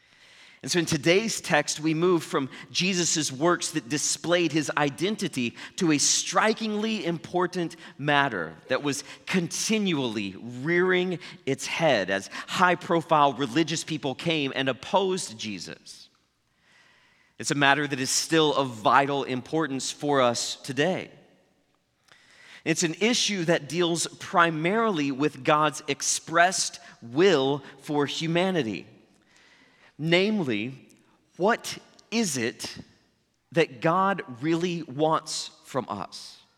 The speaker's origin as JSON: {"language": "English", "town": "Ponca City", "region": "Oklahoma", "country": "United States", "tie": "born or raised there", "said": "That's roughly a walk from here to my hometown of Ponca City in north central Oklahoma."}